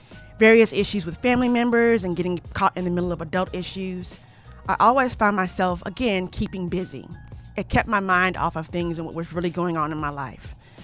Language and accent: English; Houston, Texas, United States; I was born and raised in Houston, and I have one older sister.